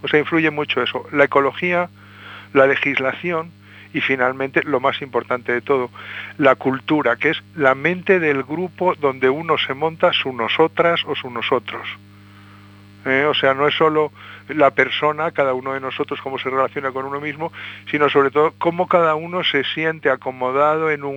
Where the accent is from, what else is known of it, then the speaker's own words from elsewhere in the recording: Valencia, Valencian Community, Spain; born there; Pues nací en Valencia